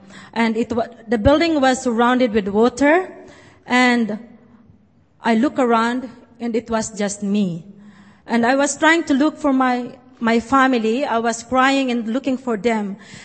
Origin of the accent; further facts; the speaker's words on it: Sorsogon, Bicol Region, Philippines; I come from southern part of Luzon, which is in Sorsogon, where you can see the map there. And I come from a fisherman's village, Duncarlin, Bulusan, Sorsogon.